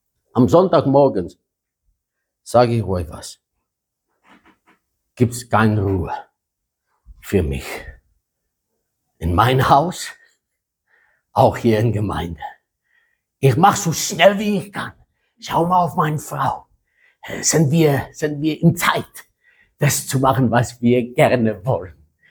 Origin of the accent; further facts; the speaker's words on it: South Africa; German is a second language; ich komme aus Südafrika, habe ein bisschen in Afrika gearbeitet